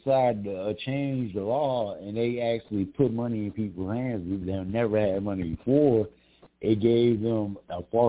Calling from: Mesa, Arizona, United States; I'm calling from sunny Mesa, Arizona.

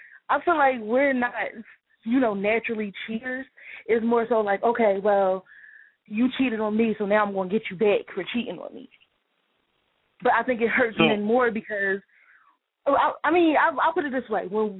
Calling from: Philadelphia, Pennsylvania, United States; I'm from Philly.

